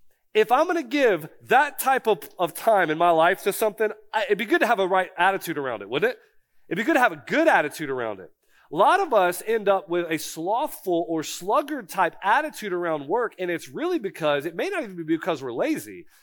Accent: Florida, United States; also born or lived in South Carolina; now in North Carolina, United States; I'm from Florida. I was in South Carolina before.

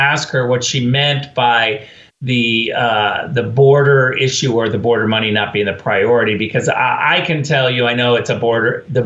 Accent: California, United States; Look, I'm from California.

